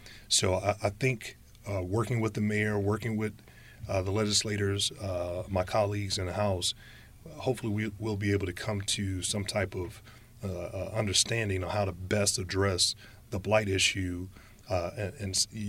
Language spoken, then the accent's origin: English; Gary, Indiana, United States; as a resident of Gary and as someone that was born and raised in Gary, know we have a blight issue.